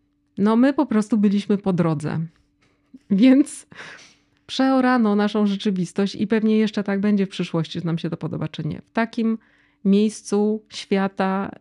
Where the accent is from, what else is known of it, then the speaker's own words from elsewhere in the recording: Silesian Voivodeship, Poland; Nie mam żadnych skandynawskich przodków, nie mam rodziny w Skandynawii. Wychowałam się na Śląsku